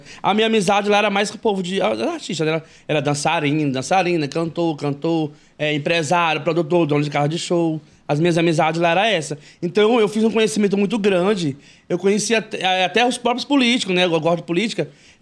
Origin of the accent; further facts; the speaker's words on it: Santa Inês, Maranhão, Brazil; Sou natural de Santo Inês.